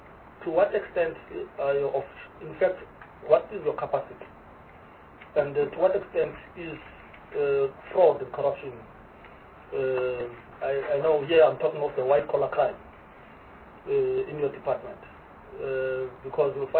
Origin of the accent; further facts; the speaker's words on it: Port Elizabeth, Eastern Cape, South Africa; I know I come from the Eastern Cape in PE and the surrounding areas.